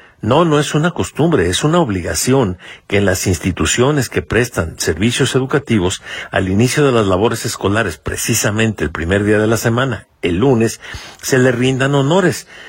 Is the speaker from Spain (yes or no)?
no; Mexico; la historia de la bandera nacional es una historia interesante y que a todos nos incumbe como mexicanos.